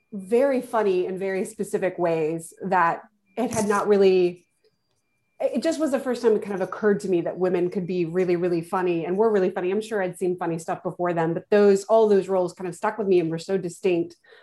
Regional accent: North Carolina, United States; I'm a country girl. I'm from North Carolina.

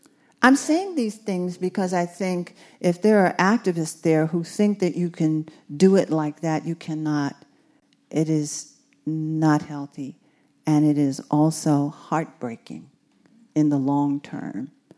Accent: Los Angeles, California, United States; because I was from Los Angeles.

